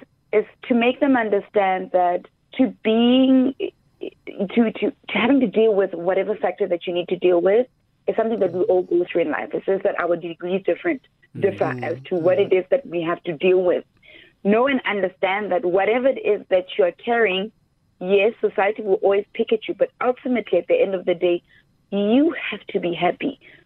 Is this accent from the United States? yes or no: no; Soweto, Gauteng, South Africa; born there; I was born in Soweto. I'm a Rockville girl. We moved out when I was about 4 years old.